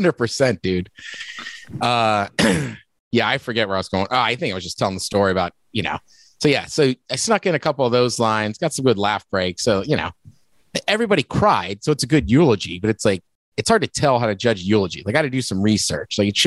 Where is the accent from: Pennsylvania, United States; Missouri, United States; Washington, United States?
Washington, United States; Seattle; Like you talk to people that work at a brewery on the East Coast and I'm like, oh, yeah, I'm from Seattle.